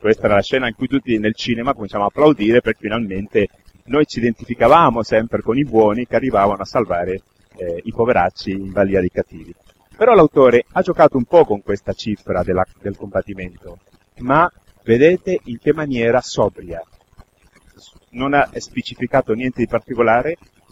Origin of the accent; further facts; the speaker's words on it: Spain; Italian is a second language; sono spagnolo, io ho vissuto da piccolo anche la dittatura di Franco, è morto quando io sono entrato all'università